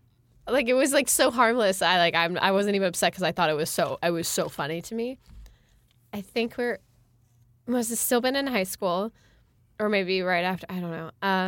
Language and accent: English; Sonoma, California, United States; From my hometown.